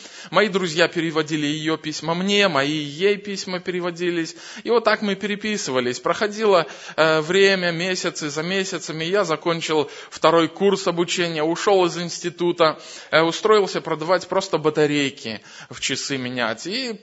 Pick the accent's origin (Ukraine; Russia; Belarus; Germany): Belarus; Mogilev Region; Я сам родом из Могилевской области, из Белоруссии.